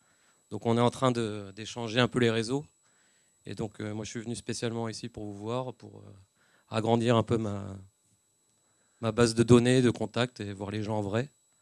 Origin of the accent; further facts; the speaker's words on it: Bordeaux, Nouvelle-Aquitaine, France; je viens de Bordeaux, j'ai une agence de booking